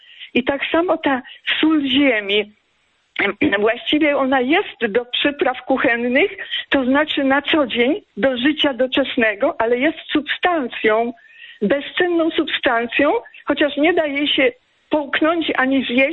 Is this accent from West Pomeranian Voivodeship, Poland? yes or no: no; Andrychów, Lesser Poland, Poland; Kłania się Kraków, a także moje rodzinne miasteczko Andrychów, w którym dzisiaj jestem.